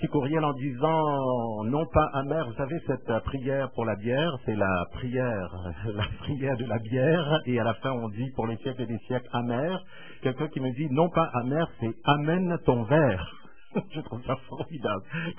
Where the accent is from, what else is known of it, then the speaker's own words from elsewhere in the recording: France; now in Toronto, Canada; Ah ben, c'est le 14 juillet, bien sûr, nous sommes français, nous allons célébrer avec les Français.